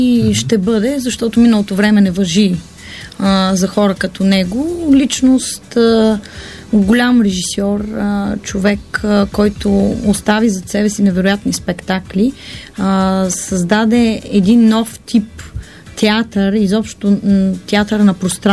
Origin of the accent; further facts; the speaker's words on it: Varna, Varna Province, Bulgaria; born there; защото аз съм родена във Варна